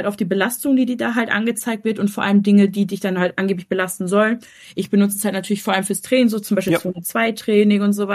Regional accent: Münster, North Rhine-Westphalia, Germany; ich komme aus Münster, bin 26 Jahre alt

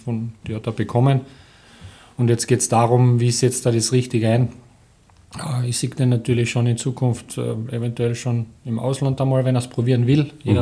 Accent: Carinthia, Austria; Zu Hause in Kärnten.

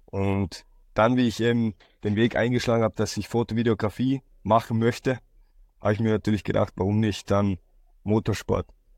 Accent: Neumarkt, Styria, Austria; Ich bin aus Österreich, aus Neumarkt, das Bezirk Murbach, das ist in der Steiermark.

